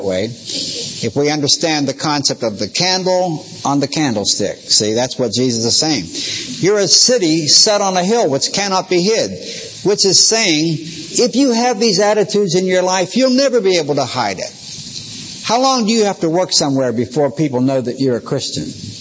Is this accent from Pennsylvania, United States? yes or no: yes; Pittsburgh, Pennsylvania, United States; I'm from Pittsburgh, and that's a very depressed area now, and I was born there during the Great Depression.